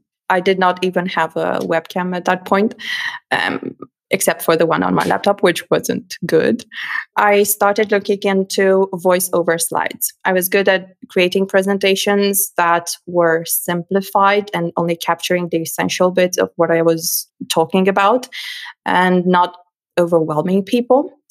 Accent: Romania; English is a second language; now in Germany; I'm originally from Romania and my business started in Romania. Okay. At the point when I decided to create the course, I had already moved to Germany

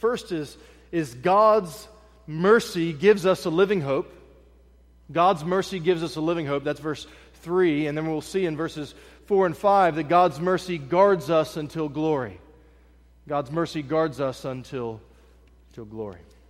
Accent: Berkeley Springs, West Virginia, United States; I grew up in West Virginia, Berkeley Springs, West Virginia, about an hour and 45 minutes from here.

